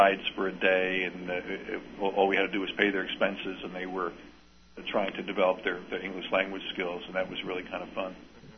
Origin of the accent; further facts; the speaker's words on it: New Jersey, United States; I mean, I grew up in New Jersey, and there were a lot of black people around